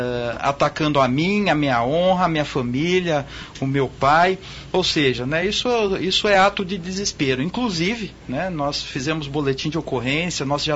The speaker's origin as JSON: {"language": "Portuguese", "town": "Campinas", "region": "São Paulo", "country": "Brazil", "tie": "born or raised there", "said": "Nós todos somos de Campinas, meu pai é nascido em Campinas, eu sou nascido, meus irmãos nascidos em Campinas."}